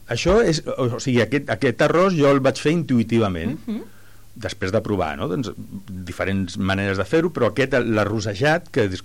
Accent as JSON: {"language": "Catalan", "town": "El Prat de Llobregat", "region": "Catalonia", "country": "Spain", "said": "sabran que jo sóc del Prat"}